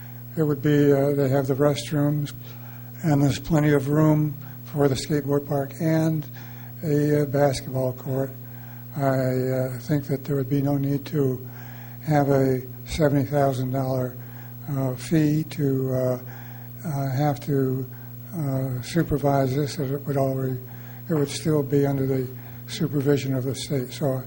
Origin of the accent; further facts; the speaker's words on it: Cayucos, California, United States; from Cayucas. I appreciate you letting outside foreigners speak down here, but I thought it was important enough to come all the way from Cayucas